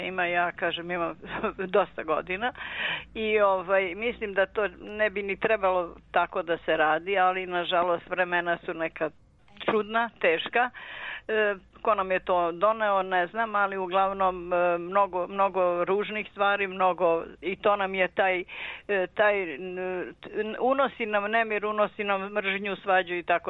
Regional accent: Sibnica, Belgrade, Serbia; born there; ja sam rođena na Kosmaju tu, selo Sibnica

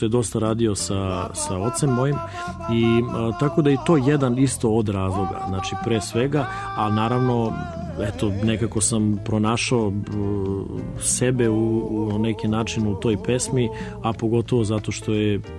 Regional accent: Mladenovac, Belgrade, Serbia; on je tada boravio kod nas u Mladenovcu nekoliko dana

